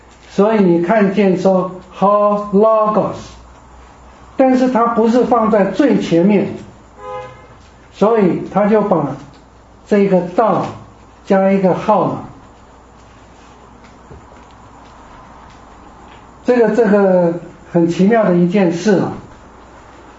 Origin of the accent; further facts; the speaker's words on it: China; 就是我们中国人来看，知道说，它的次序应该是这样